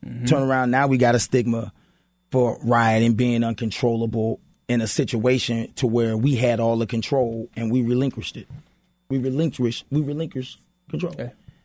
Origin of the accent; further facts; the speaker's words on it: St. Louis, Missouri, United States; Bro, I am not a celebrity. I am from St. Louis. I'm home.